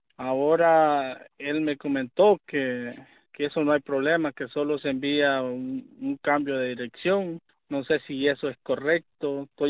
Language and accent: Spanish; El Salvador; now in United States; soy salvadoreño